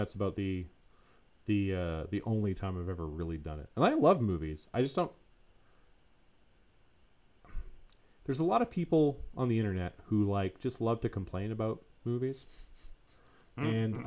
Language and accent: English; Canada; we're Canadian